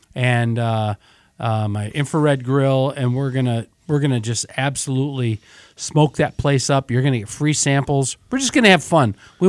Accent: Reed City, Michigan, United States; growing up in Northern Michigan, I'm a Reed City boy.

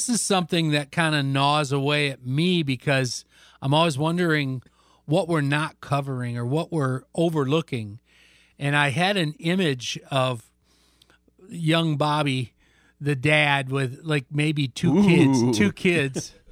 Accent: Reed City, Michigan, United States; which I grew up listening to in Reed City.

